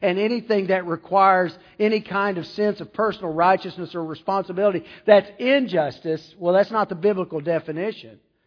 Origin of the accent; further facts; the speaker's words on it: Texas, United States; I love Texas. I grew up in Texas. I'm from Texas. Texas ain't home. I love Louisiana. I've lived in Louisiana 16 years.